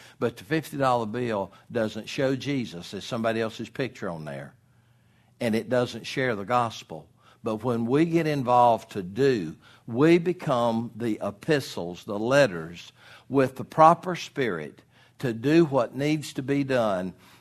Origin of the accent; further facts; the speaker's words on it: Georgia, United States; Well, I grew up in North Georgia, and we had our own dialect.